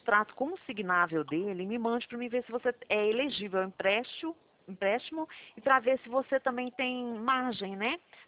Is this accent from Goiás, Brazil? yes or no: yes; Goiânia, Goiás, Brazil; Eu sou de Goiânia